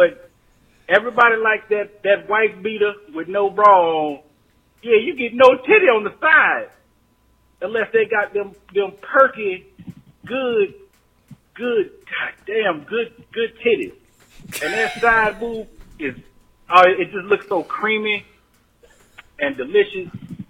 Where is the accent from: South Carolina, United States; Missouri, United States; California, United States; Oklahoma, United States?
Missouri, United States; I thought that was a regional thing because I'm from Missouri. And there is a Harold Pinners there.